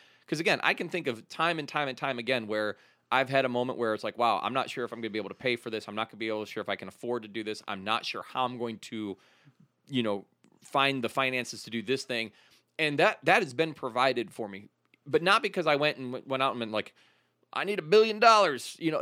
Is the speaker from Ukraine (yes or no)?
yes; Ukraine; I grew up in Ukraine, which is a fairly poor country.